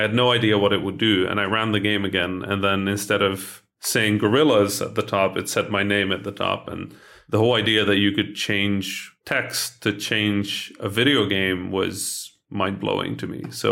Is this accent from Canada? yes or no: no; Netherlands; English is a second language; also born or lived in Egypt; I grew up partially in the Netherlands, partially in Egypt. My father is an Egyptian man and my mother is a Dutch woman. They met in the Netherlands and I was raised between those two countries. So for me growing up, I spoke Dutch, I spoke Arabic.